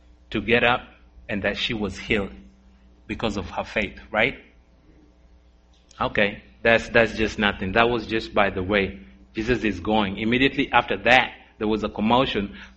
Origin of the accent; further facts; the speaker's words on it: Nairobi, Kenya; I come from Nairobi, Kenya. My city alone has 3 million people just in the city.